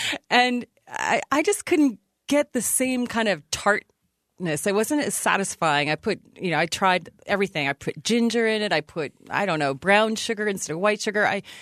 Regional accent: Ottumwa, Iowa, United States; When I was a kid growing up in Ottumwa, they were famous for their pie.

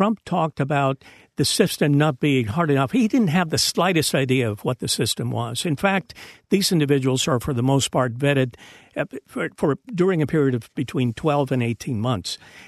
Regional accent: Cuba; I am a refugee from Cuba. We were facing a difficult situation in my country when my parents decided to leave

